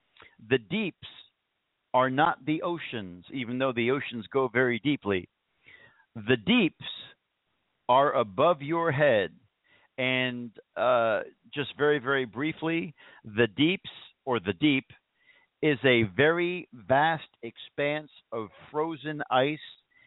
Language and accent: English; New Jersey, United States; well, I'm from New Jersey, the greatest country on earth, New Jersey. And yes, I am a Yankee.